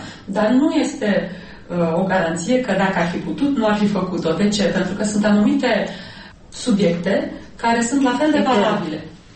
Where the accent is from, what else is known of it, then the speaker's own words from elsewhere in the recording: Romania; Sunt, cum am spus odată, locuiesc într-o valiză și atunci asta nu mă face decât un fel de cetățean internațional, dar care este român.